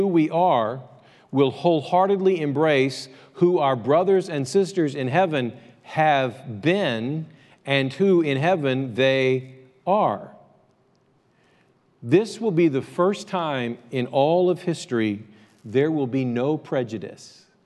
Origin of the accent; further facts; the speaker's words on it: United States; born there; I was born in America to a family by the name of … I speak English.